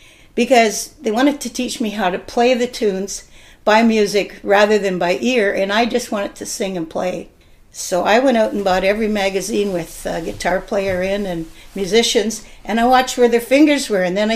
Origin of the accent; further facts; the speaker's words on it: Brodhagen, Ontario, Canada; also born or lived in Seaforth / Dublin; I grew up from 1 to 10 years old, or from baby to 10 years old, yep, in Dublin, Ontario, right on Number 8 Highway. And then from age 10 to 17, I grew up in Broadhagen.